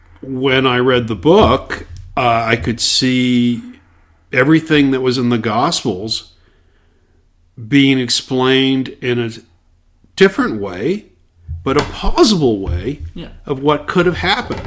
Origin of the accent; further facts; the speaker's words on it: New York City, New York, United States; now in Blacklick, United States; I live in Blacklick, Ohio, and I was raised in New York City.